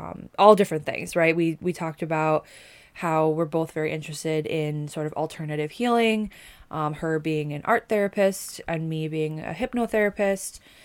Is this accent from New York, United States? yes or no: yes; Buffalo, New York, United States; we are from Buffalo, New York, so there's not much we do outside in the winter, but we do enjoy summers in Buffalo.